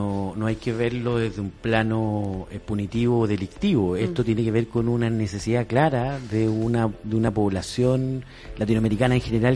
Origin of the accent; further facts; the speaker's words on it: Chile; Como los chilenos también hemos emigrado, y hablo ahí como un ex inmigrante